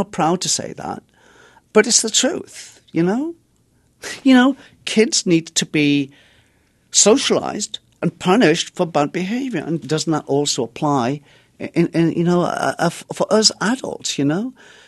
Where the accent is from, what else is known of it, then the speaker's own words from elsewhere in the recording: England, United Kingdom; I mean, I'm from England. We don't have the death penalty there.